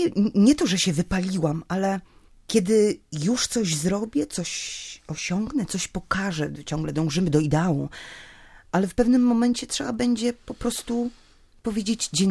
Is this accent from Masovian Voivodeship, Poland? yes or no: yes; Płock, Masovian Voivodeship, Poland; Ja z Płocka, spod Warszawy, z miasta, gdzie miałam tak naprawdę wszystko